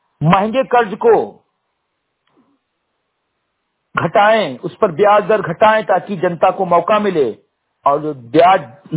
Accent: Uttar Pradesh, India; ग्राम सभा सिमरी गटई विकासखंड मीनपुरा जनपद बहराइच का मूल निवासी हूं

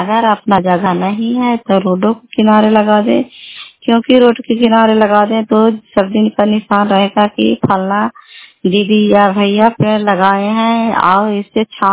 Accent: Bihar, India; घर कल्याण सुवाले, बेलसी पंचायत, करखान चंडी, जिला नालंदा का निवासी हूँ।

